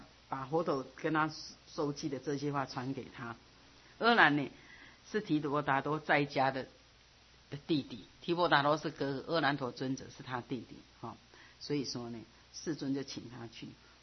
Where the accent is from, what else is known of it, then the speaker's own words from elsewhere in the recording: Taiwan; 那个外国人就是同样同学但是他不是我们台湾人